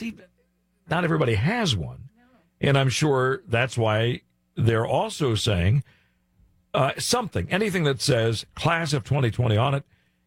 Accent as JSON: {"language": "English", "country": "Belgium", "tie": "born or raised there", "said": "I grew up in Belgium."}